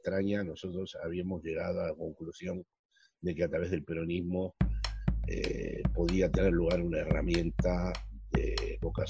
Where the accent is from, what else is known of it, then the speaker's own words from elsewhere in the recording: Argentina; moved away; he seguido siendo un argentino que vive aquí desde hace 44 años y ahora sí lo interrumpió la pandemia, pero en general paso la mitad del año en Argentina.